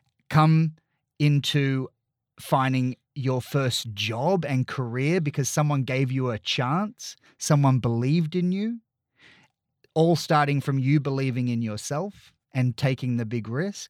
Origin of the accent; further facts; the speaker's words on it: Australia; I'm really proud as an Australian